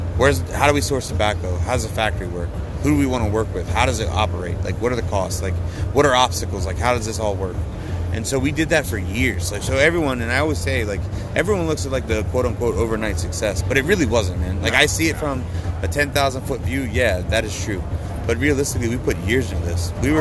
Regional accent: Baltimore, Maryland, United States; So we're both Ravens fans. I'm from Baltimore.

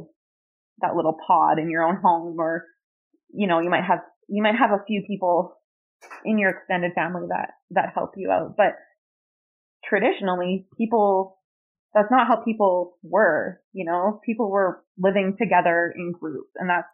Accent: High River, Alberta, Canada; I was born and raised in High River, and my mom also grew up in High River, and my dad also grew up in High River.

